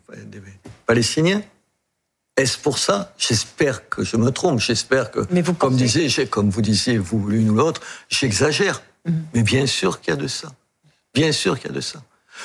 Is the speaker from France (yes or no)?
yes; Béziers, Occitanie, France; Chez moi, à Béziers, il y a un certain nombre de produits qui vous permettent de produire plus de vin